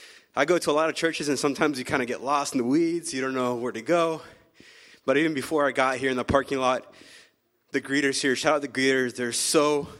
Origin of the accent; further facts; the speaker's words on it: Florida, United States; So I'm from Florida. It's a little colder than I expected. I'm a Florida boy. I'm a little wimp when it comes to cold weather.